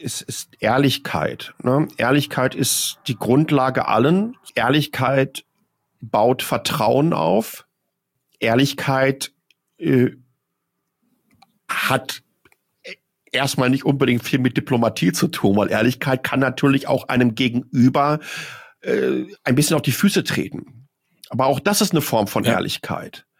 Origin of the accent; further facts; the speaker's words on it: North Rhine-Westphalia, Germany; aus meiner Heimat, aus dem Ruhrgebiet